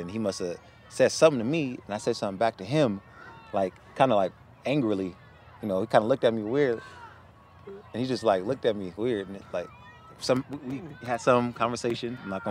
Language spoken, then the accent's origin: English; California, United States; No, I'm from the Bay.